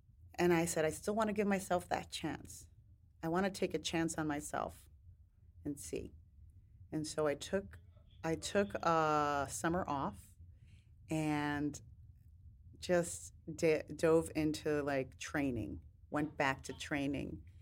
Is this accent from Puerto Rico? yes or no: yes; Guaynabo, Puerto Rico; moved away; But no, growing up in Guaynabo, that wasn't my reality.